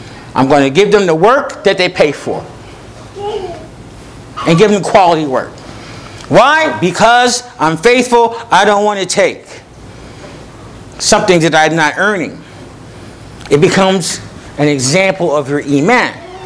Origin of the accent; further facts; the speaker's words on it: East Coast, United States; I don't mean no harm because I'm from the East Coast too